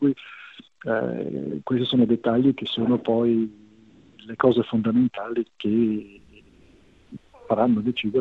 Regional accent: Liguria, Italy; quindi da economista e da ligure insomma i conti bisogna più o meno cercare di farli quadrare

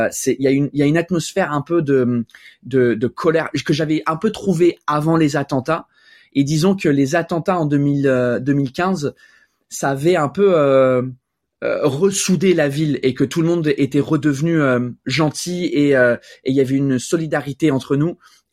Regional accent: Paris, Île-de-France, France; je suis plus parisien qu'autre chose. Là, ça fait 14, ça va faire 14 ans que j'habite à Paris et le plus long que j'ai vécu dans un autre endroit, c'est 3 ans. Donc vraiment, je suis parisien de loin parce que j'ai beaucoup bougé.

